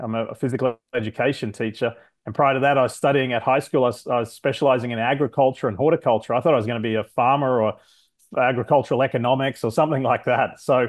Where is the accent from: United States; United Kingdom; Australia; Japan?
Australia; And in the little suburb that I grew up in Australia, my oldest friend in life won a motorcycle from a television show.